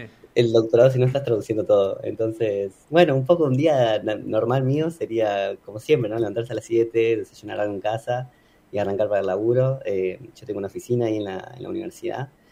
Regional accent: Argentina

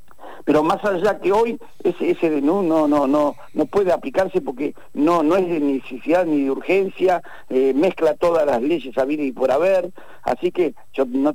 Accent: Argentina; yo te lo hablo como argentino

